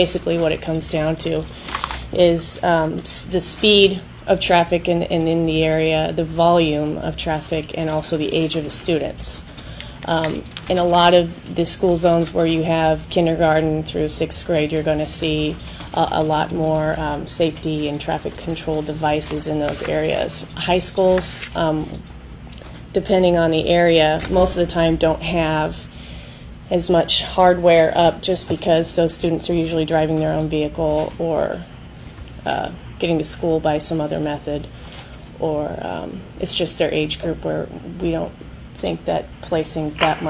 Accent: Anchorage, Alaska, United States; Yeah, I grew up in Anchorage.

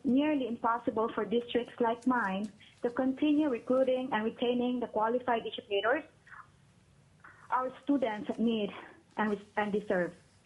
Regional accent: Philippines; English is a second language; moved away as an adult; now in United States; My name is … I'm from the Philippines, and I have been teaching in Alaska for the past 4 years.

